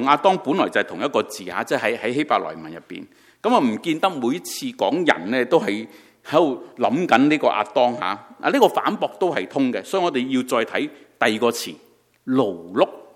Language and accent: Chinese; Hong Kong; 即如果即大家都有香港背景的话，我们香港人讨论自己的生命